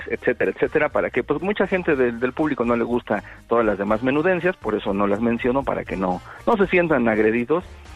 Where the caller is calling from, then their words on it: Mexico City, Mexico; Desde la Ciudad de México.